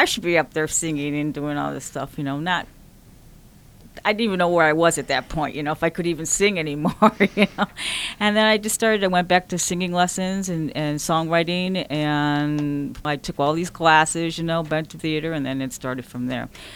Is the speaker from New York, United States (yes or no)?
no; Cleveland, Ohio, United States; born there; now in Los Angeles, United States; I was born in Cleveland, Ohio. Suburbs of Cleveland, Ohio.